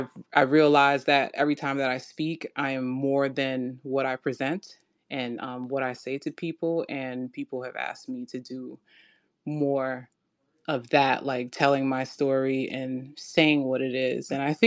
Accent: New York City, New York, United States; just kind of the West African traditions and things like that I know of, but I grew up in America, specifically in New York City.

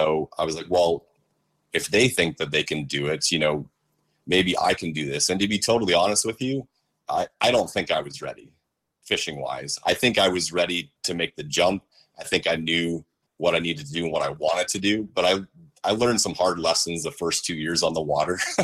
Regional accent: Iowa, United States; I grew up in Iowa, so I was Iowa born

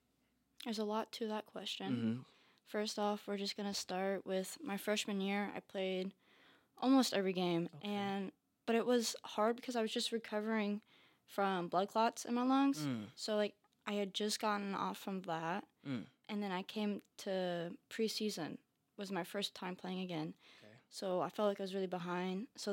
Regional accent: Mooresville, Indiana, United States; Well, Mooresville, Indiana. Mm-hmm. So Indy, yeah. But I went to Center Grove High School.

